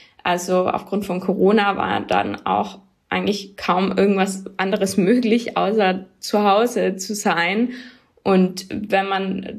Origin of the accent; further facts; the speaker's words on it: Tyrol, Austria; Genau, ich komme aus Tirol ursprünglich, aber in Tirol wird mir immer wieder gesagt, dass ich eigentlich Deutsche bin oder fragt, ob ich Deutsche bin, aber ich habe schon das Gefühl, dass man jetzt zumindest in dem Podcast meinen Dialekt da gut raushört.